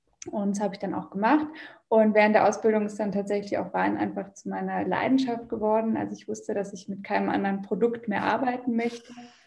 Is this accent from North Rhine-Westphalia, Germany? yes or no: no; Celle, Lower Saxony, Germany; ich komme tatsächlich ursprünglich aus der Nähe von Hannover, aus Celle, einem ganz kleinen oder ein süßes kleines Städtchen in der Nähe von Hannover, was also gar keine Weinbauregion ist. Und ich komme auch aus keiner Weinfamilie, aber bin eben auf dem Dorf aufgewachsen